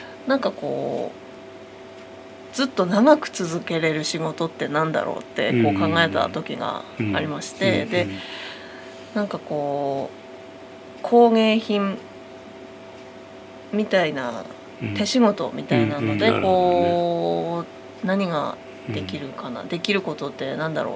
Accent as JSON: {"language": "Japanese", "town": "Joboji", "region": "Iwate", "country": "Japan", "said": "そもそもは私浄法寺出身ではあるんですけれども"}